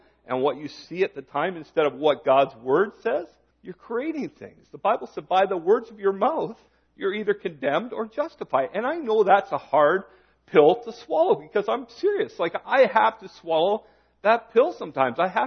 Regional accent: Canada; I know we're Canadian, I know that we don't always express

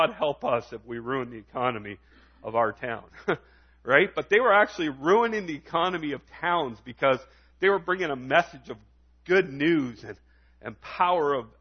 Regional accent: Canada; There is, as a Canadian society, I think there's a lot of things that we miss out on because in our culture we're kind of reserved.

